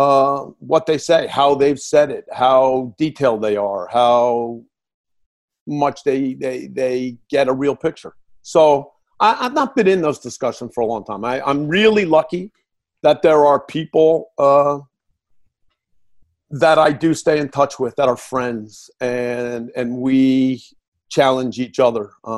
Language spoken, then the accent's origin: English; New Jersey, United States; let's be clear, I'm from New Jersey, so guy could be a man or a woman.